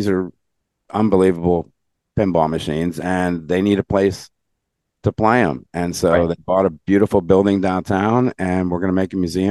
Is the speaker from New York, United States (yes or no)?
yes; Massapequa, New York, United States; now in Florida, United States; Yeah, I grew up in Massapequa, Long Island, and then I moved to Florida